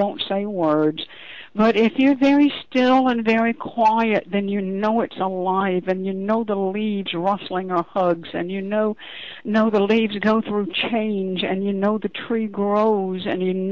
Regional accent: Deep South, United States; born there; I was born in the Deep South

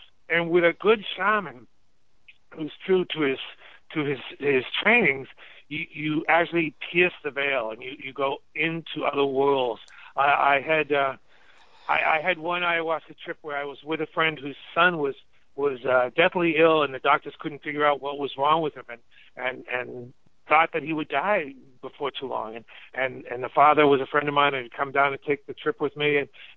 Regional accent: Boston, Massachusetts, United States; now in California, United States; I grew up in Boston, and talking about this kind of thing that we're talking about in Boston was quite a challenge.

